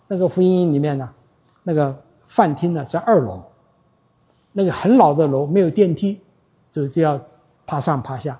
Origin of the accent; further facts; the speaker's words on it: Hunan, China; 我要过80岁的生日，事实上我是要满79，我的家乡我们湖南人呢、啊，过这种整寿的时候是男的要过虚岁的生日，男尽女满。